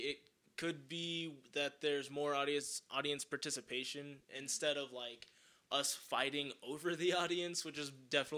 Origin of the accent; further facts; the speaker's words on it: Ferris, Texas, United States; Originally, I'm from just south of Dallas in a small little town called Ferris, Texas.